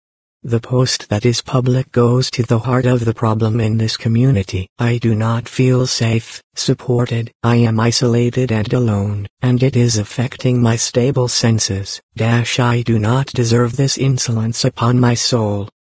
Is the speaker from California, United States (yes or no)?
yes; San Bernardino, California, United States; born or raised there